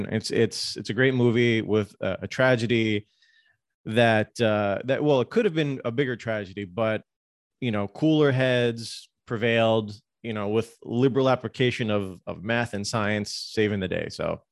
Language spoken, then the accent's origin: English; Houston, Texas, United States; also born or lived in South Florida; Well, I grew up in Houston and in South Florida, so it was really easy for me as a kid to be like a big NASA nerd.